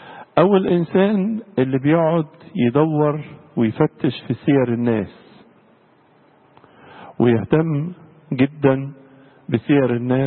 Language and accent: Arabic; Egypt; هذا الموضوع الهام جدا بالنسبه لنا كمصريين